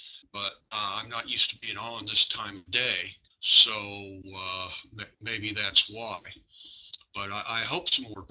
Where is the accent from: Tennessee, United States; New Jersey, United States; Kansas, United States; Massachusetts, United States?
Kansas, United States; I'm in South Central Kansas.